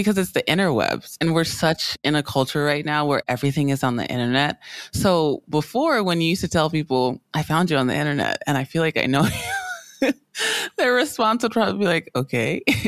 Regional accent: California, United States; born there; My parents moved to the U.S., specifically New York, in the 80s. And then had me in California in the 90s.

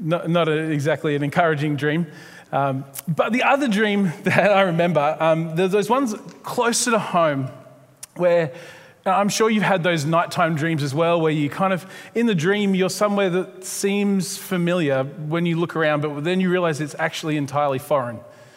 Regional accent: Moggill, Queensland, Australia; I grew up in Moggill out on some property in a little cottage in the side of a hill.

